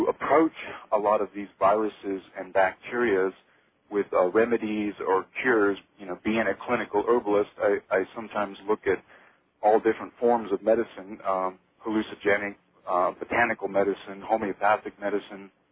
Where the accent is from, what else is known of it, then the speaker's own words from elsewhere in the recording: Silver City, New Mexico, United States; I'm from Silver City, New Mexico.